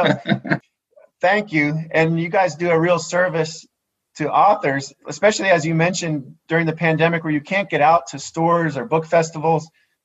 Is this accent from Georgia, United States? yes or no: no; Nashville, Tennessee, United States; they can order it through Parnassus Bookstore in Nashville, my hometown indie bookstore.